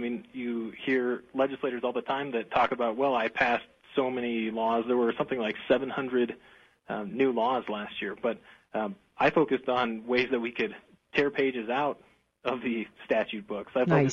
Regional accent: Colorado, United States; But I grew up in Colorado with a blue-collar family, and I think Colorado common sense is something was instilled in me at a very early age.

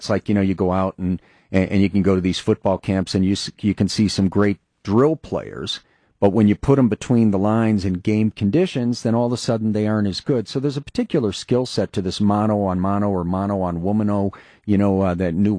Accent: Chicago, Illinois, United States; I'm not comparing you to Dick Daley, where I grew up in Chicago, the original Mayor Daley

